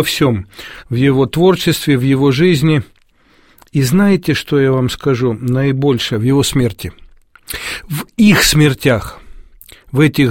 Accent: Novorossiysk, Krasnodar Krai, Russia; born there; В прямом смысле слова, я родился в Новороссийске.

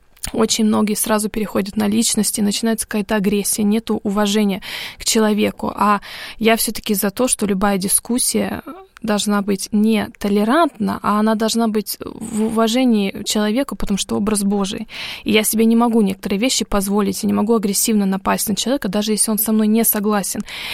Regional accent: California, United States; accent: Californian; first language English; Russian is a second language; хотя у меня, конечно, не британский акцент, я могу его сделать, но у меня калифорнийский такой акцент, американский

